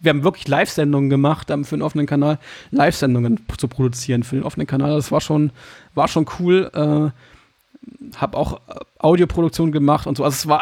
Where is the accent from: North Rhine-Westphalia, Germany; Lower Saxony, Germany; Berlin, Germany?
Lower Saxony, Germany; Hildesheim; Ich komme ja eigentlich aus Hildesheim.